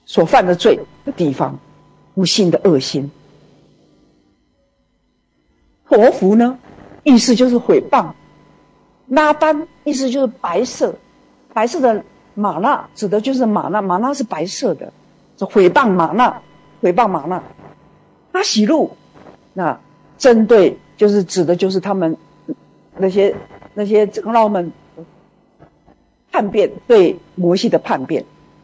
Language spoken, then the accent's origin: Chinese; China; 妥拉不是历史的记载，史记，像我们中国人的史记一样，不是的